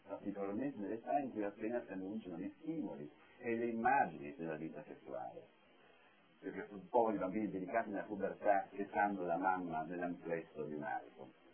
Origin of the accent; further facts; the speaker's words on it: Trieste, Friuli-Venezia Giulia, Italy; io vengo da Trieste dove c'è una famosa spiaggia di nudisti, quasi inaccessibile